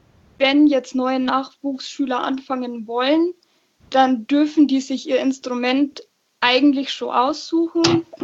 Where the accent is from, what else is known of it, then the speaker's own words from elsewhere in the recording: Nittenau, Bavaria, Germany; Ich komme nämlich eigentlich aus Fischbach, also aus der Stadt Nittenau quasi.